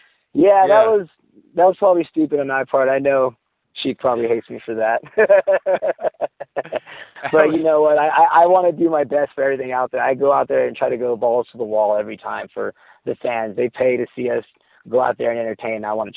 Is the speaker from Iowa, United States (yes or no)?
no; San Jose, California, United States; I'm originally from the Bay Area, San Jose area, and she's from the same area too.